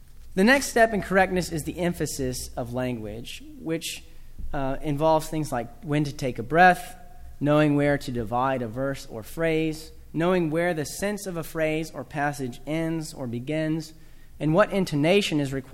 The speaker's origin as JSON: {"language": "English", "region": "the South", "country": "United States", "said": "I'm from the South, so I feel like I can make fun of the Southerners that may be in the room with me."}